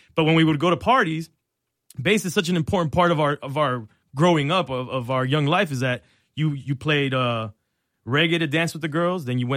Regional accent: Miami, Florida, United States; So, but as you're growing up in Miami, as we did, you appreciated bass for being like a native music to Miami.

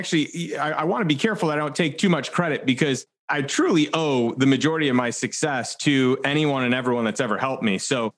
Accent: Illinois, United States; And I had a nice small territory in my hometown, a suburb of Chicago.

